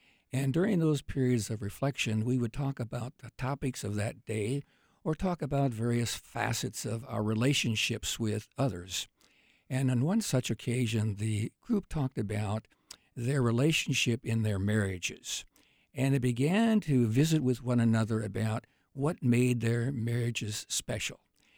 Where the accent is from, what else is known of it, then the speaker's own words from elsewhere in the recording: Clarion, Iowa, United States; I grew up in Clarion, Iowa, small rural town where you knew just about everybody and everybody knew you.